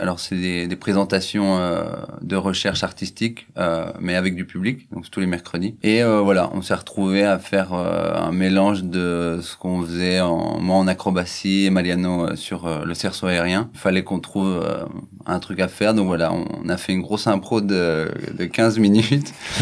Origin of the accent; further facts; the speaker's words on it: Bourgogne-Franche-Comté, France; je viens du Jura